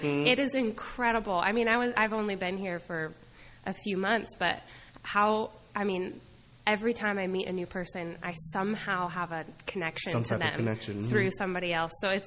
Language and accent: English; Portland, Oregon, United States; now in Hunterdon County, United States; So I grew up in Portland, Oregon, and then...